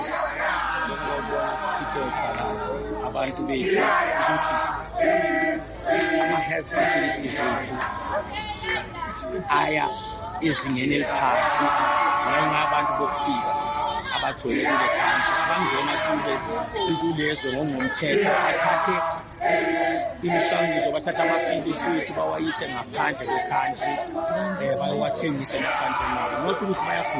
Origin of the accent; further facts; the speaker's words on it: South Africa; I'm a South African, so I'm going to call it.